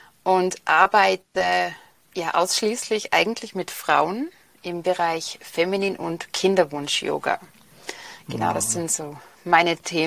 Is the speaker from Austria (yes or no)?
yes; Vorarlberg, Austria; Ich komme aus Vorarlberg in Österreich. Ich bemühe mich sehr, dass ich schön Deutsch spreche.